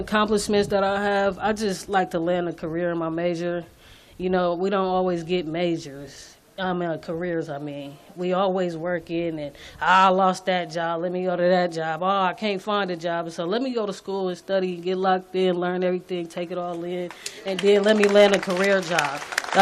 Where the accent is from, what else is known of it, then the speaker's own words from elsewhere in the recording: San Francisco, California, United States; I was born and raised here in the Bayview District, mostly on Keith and Revere. Most would call it Bishop Corner.